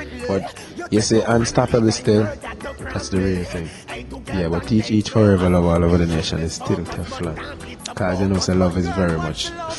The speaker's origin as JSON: {"language": "English", "region": "Saint Mary", "country": "Jamaica", "tie": "born or raised there", "said": "Oh, growing up in St. Mary, no."}